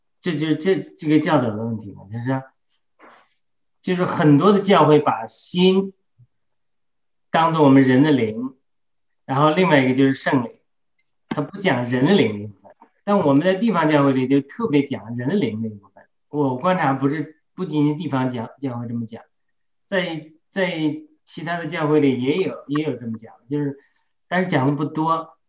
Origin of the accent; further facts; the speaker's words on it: China; 但我在中国长大的时候，有一段时间错误的以为看那个厚黑学看多了